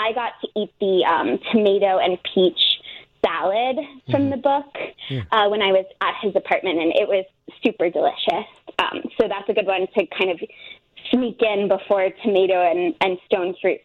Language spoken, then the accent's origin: English; Kansas City, United States; So I'm from the Kansas City area, mm-hmm. and I grew up going to Chicago a lot because it wasn't far.